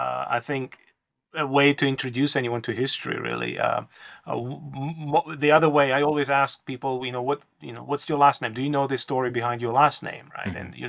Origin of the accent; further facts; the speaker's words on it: North Kazakhstan Region, Kazakhstan; I was born and raised in Soviet Union, in a small remote place in northern Kazakhstan, a place that was built up by German prisoners of war and dissidents who were resettled there by the Soviet government. So even though my family is of Georgian origin, I was not born in Georgia